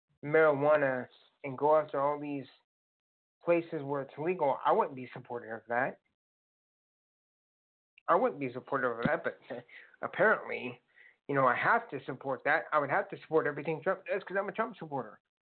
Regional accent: Venezuela; I'm from Venezuela

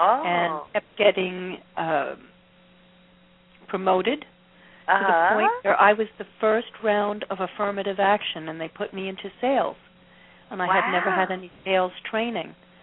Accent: New York, United States; now in Gilbert, United States; Really there's a pride that I have about being a New Yorker, even though now I'm transplanted and living in Gilbert, Arizona.

